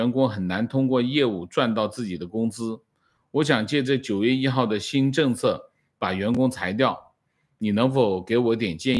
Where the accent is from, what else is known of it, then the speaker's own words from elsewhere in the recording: Heilongjiang, China; 我的老家是黑龙江，短短5年里家中有6位长辈癌症去世。那么家里是煤矿和化肥厂